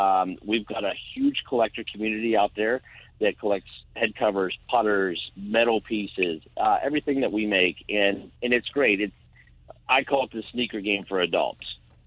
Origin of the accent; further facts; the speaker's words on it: Pennsylvania, United States; I'm from Pennsylvania, so I compare us to, like, if you drink a Miller Lite